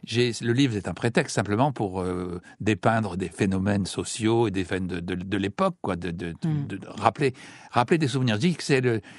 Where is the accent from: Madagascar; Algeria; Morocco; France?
Madagascar; born there; also born or lived in Saint-Pierre-et-Miquelon / Cameroon; Il a vécu en Algérie, à Djibouti, c'est comme ça que je suis né à Madagascar. Et puis, on est allé ensuite à Saint-Pierre-et-Miquelon, et puis ensuite au Cameroun.